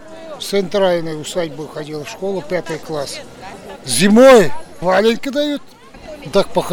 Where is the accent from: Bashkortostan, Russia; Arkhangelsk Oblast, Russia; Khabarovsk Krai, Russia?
Bashkortostan, Russia; Нет, это я из Башкирии, Мишкинского